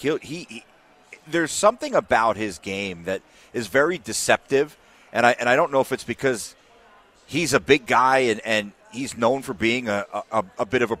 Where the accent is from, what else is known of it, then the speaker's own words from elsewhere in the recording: New Jersey, United States; Well, I'm from New Jersey. I don't know. How am I supposed to say Saskatchewan?